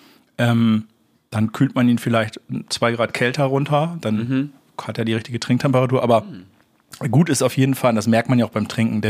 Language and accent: German; Oldenburg, Lower Saxony, Germany; born there; Ich komme aus Niedersachsen gebürtig. Oldenburg. Aus Oldenburg.